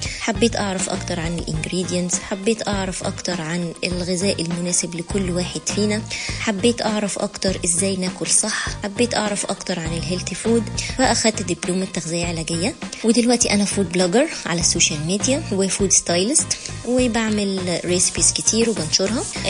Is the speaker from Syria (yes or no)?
no; Egypt; انا زوجة مصرية اصيلة جدا